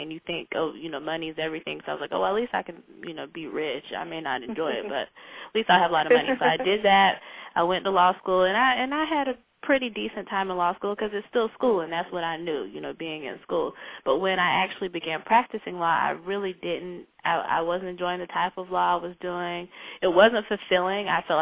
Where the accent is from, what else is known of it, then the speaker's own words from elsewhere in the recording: South Carolina, United States; now in Boston, United States; Boston is a completely different environment from Alabama, and I'm from South Carolina.